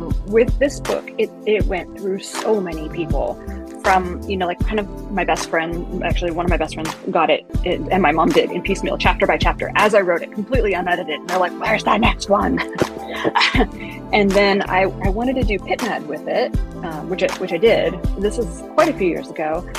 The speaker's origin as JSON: {"language": "English", "region": "Florida", "country": "United States", "said": "So I'm from South Florida anyway"}